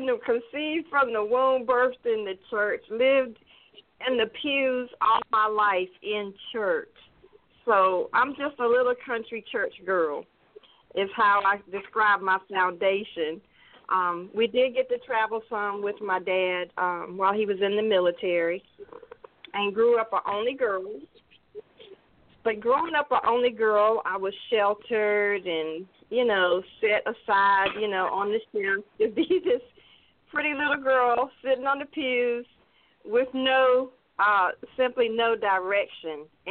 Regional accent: Albany, Georgia, United States; born there; also born or lived in North Carolina; Yes, I am here in North Carolina. I was born in Georgia. My dad was military. I'm a military brat. I was born over in Albany, Georgia.

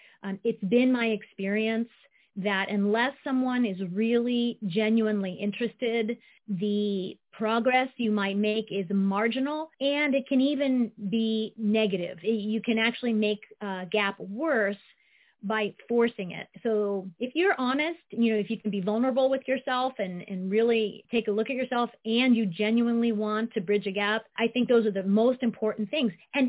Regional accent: Ohio, United States; also born or lived in Japan; I grew up in a very conventional, smallish town life in Ohio

